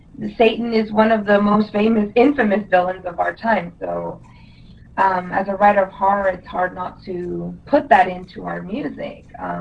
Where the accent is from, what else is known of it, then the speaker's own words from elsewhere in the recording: Bolivia; Me and David, we're both from Bolivia.